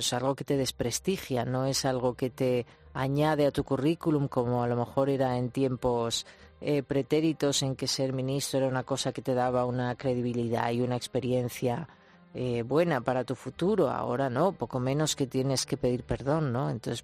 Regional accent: Spain; nosotros como españoles

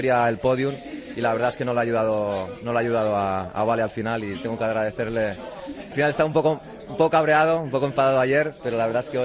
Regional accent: Italy; Siendo italianos los dos

